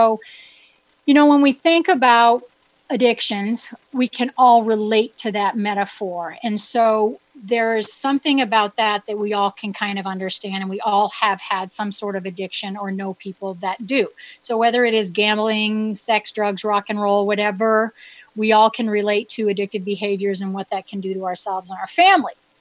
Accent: New England, United States; accent: New England; That's my New England accent.

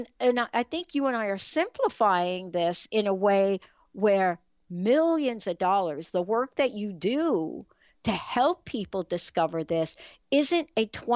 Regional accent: East Coast, United States; I grew up on the East Coast. Pittsburgh was in my wheelhouse of sports, right?

